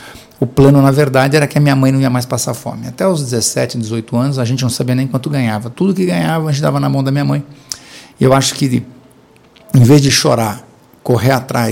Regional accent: Santo André, São Paulo, Brazil; born there; Eu nasci em Santo André, a região do ABC

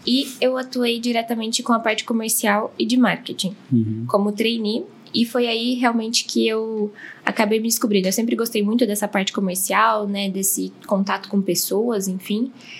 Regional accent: Sorocaba, São Paulo, Brazil; now in São Bernardo do Campo, Brazil; sou natural de Sorocaba, terrinha. Por questões de profissão, acabei me mudando lá para São Bernardo. Estou lá desde então. Mas sinto bastante falta, viu, desse calor aqui do interior.

